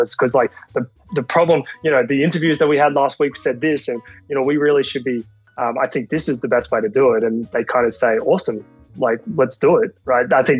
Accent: Australia; so I'm Australian, we're in Australia

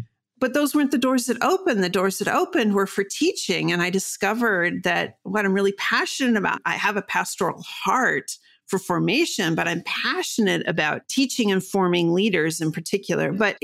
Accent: Brazil; whether it was as a missionary kid growing up in Brazil

